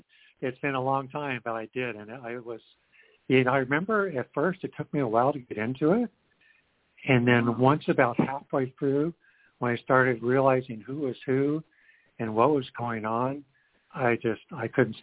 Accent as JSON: {"language": "English", "town": "Redding", "region": "California", "country": "United States", "tie": "born or raised there", "lives_now": "Santa Cruz, United States", "said": "And I grew up in Redding, which is a small town in Northern California, which is mostly with a lumber mill"}